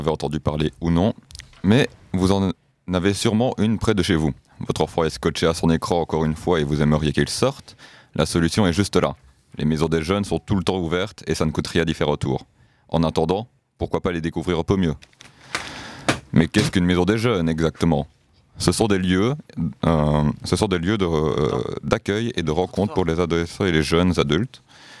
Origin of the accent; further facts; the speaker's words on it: Retinne, Wallonia, Belgium; Personnellement, je viens de Retine